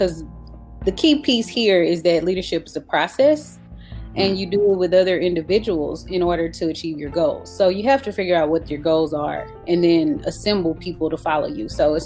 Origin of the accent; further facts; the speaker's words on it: Dallas, Texas, United States; now in Austin, United States; I'm from Dallas, Texas, but I currently reside in Austin, of course, being an employee at UT.